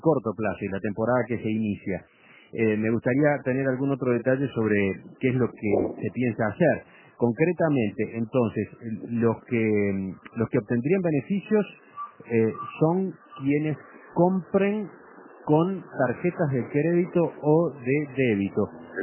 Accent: Montevideo, Uruguay; yo que soy uruguayo y vivo en Montevideo

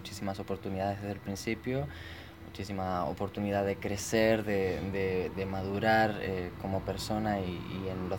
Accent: Málaga, Andalusia, Spain; moved away; also born or lived in Madrid / London; nací en Málaga, estudiar allá, después me mudé a Madrid y después a Londres

